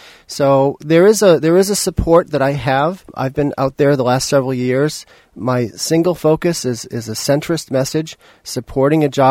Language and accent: English; North Smithfield, Rhode Island, United States; also born or lived in Woonsocket; I am running for governor here in Rhode Island as a Democratic candidate. I was born in Woonsocket. I grew up in North Smithfield on a farm.